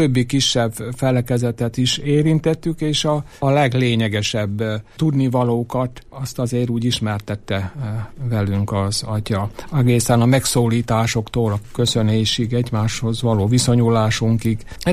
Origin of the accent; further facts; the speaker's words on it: Feldebrő, Heves, Hungary; Aktív koromban Feldebrőn éltem, feldebrői születésű vagyok, 60 éves koromig tulajdonképpen ott éltem, és ott dolgoztam.